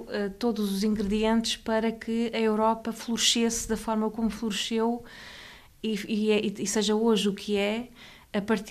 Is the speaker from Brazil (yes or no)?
no; Portugal; não gostaria que me chamassem Fátima ou Fernanda, porque sou portuguesa.